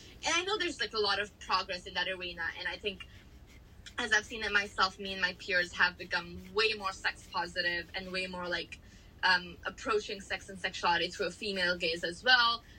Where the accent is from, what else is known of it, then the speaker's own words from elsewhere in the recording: India; also born or lived in United States; living in India and growing up in India and even in the US